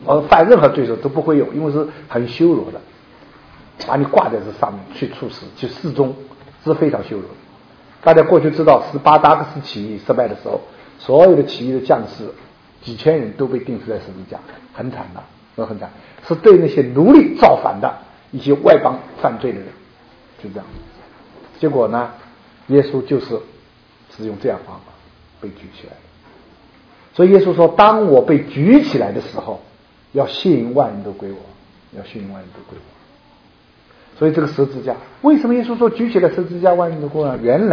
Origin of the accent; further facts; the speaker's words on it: Shanghai, China; 应该是我们上海人石和蛇分不清楚